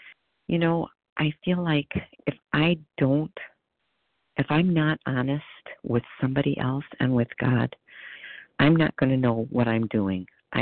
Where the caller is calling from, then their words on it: Wisconsin, United States; Hey, Abby. … I'm from Wisconsin.